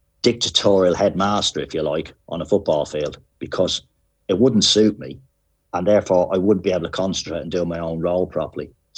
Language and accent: English; Ireland; It's how I was brought up in Ireland.